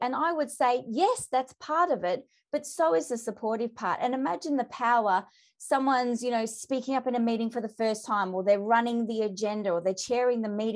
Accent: Melbourne, Victoria, Australia; I'm from Melbourne, right? We're all footy mad. I'm not, but we're all here in Melbourne, in Victoria, footy mad apparently.

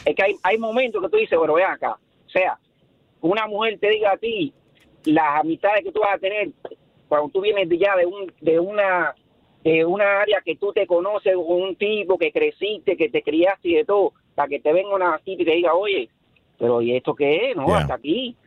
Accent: Dominican Republic; Tres chamacos nos criamos juntos en Dominicana, en el barrio.

